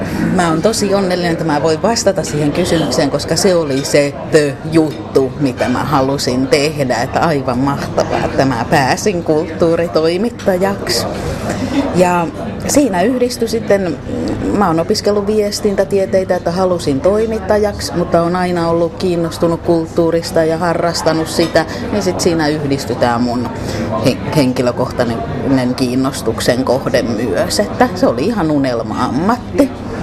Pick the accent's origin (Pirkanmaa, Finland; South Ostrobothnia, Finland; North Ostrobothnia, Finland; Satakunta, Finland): Pirkanmaa, Finland; Tampere; moved away as an adult; now in Vaasa, Finland; Mä oon Tampereelta syntyisin ja siellä kouluni käynyt. Ja tulin sitten Vaasaan opiskelemaan Vaasan yliopistoon viestintätieteitä vuonna 1991